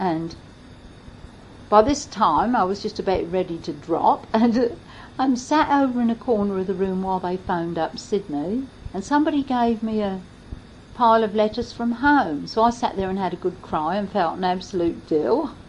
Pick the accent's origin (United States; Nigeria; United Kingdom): United Kingdom; Petworth, South East England; as soon as I opened my mouth, people could pinpoint that I came from Sussex, and he got talking to me, and it turned out that during the war he was in the army. And he'd been stationed in Petworth, where I come from